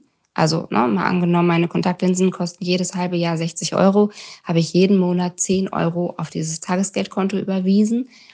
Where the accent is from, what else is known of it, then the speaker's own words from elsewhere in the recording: Hanover, Lower Saxony, Germany; ich komme aus Hannover.